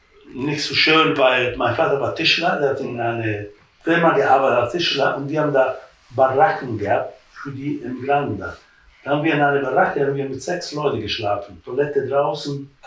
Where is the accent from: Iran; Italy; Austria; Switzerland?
Italy; Bari, Apulia; German is a second language; now in Germany; Wir kommen aus Apulien, Bari. Das sind von hier bis bei uns zu Hause genau 2000 Kilometer.